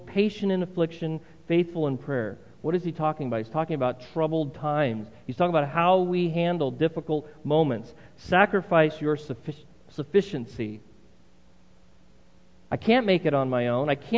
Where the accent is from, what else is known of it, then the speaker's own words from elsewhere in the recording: United States; I'm an American through and through